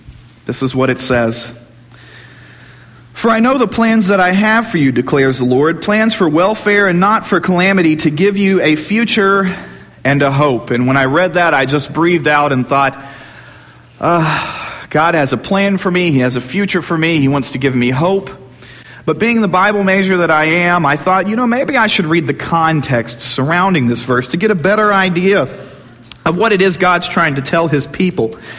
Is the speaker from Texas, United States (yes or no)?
yes; Crawford, Texas, United States; I grew up in Crawford, Texas, which was a very small town. There were actually more farm animals than people in Crawford, Texas.